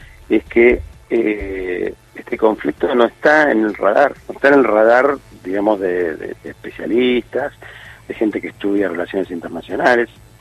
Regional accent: Buenos Aires, Argentina; Yo soy de Buenos Aires, capital.

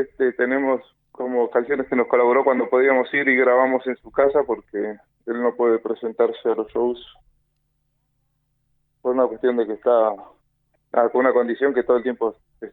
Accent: El Bolsón, Río Negro, Argentina; yo me crié allá en Bolsón, escuchando

